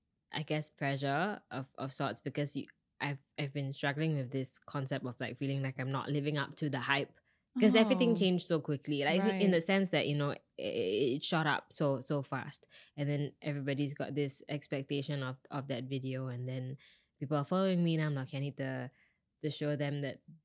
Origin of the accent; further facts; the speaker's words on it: Singapore; I'm from Singapore